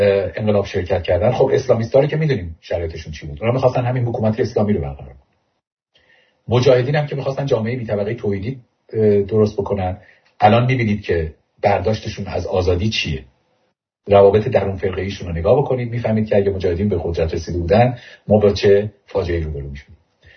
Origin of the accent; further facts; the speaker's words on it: Iran; born there; ما از ایرانی بودنمون اصلا نباید خجالت بکشیم. ایرانی بودن افتخار نداره، چون ما انتخابش نکردیم، ما در ایران به دنیا اومدیم، ولی هیچ خجالت هم نداره.